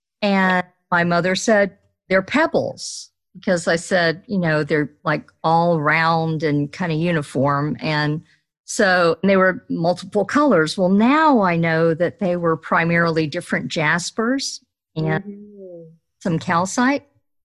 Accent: Florida, United States; and I'm originally from Florida. And in Florida, there aren't a lot of stones. It's mostly just sand.

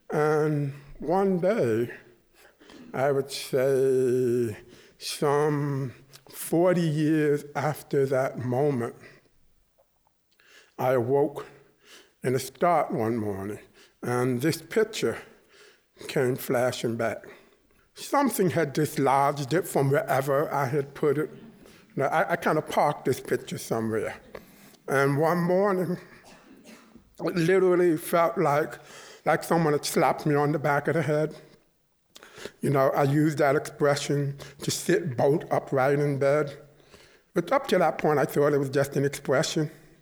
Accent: New York, United States; the church that I grew up in New York.

